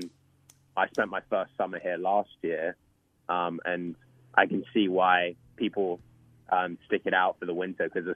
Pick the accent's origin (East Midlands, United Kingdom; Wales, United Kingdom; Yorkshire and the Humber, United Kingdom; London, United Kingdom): London, United Kingdom; I grew up in London